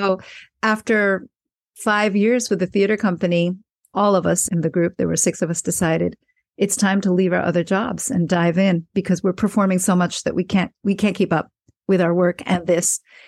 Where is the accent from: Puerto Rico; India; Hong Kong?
Puerto Rico; since I'm from Puerto Rico, I sang a danza, a very typical song form from Puerto Rico.